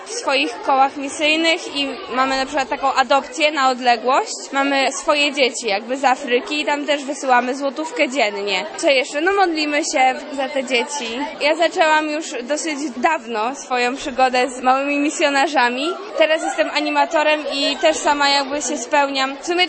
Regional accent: Kartuzy, Pomeranian Voivodeship, Poland; Jestem z Kartus z Pomorza.

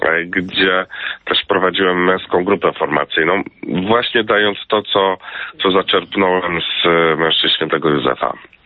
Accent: Poznań, Greater Poland Voivodeship, Poland; Tak, tak, jestem z Poznania.

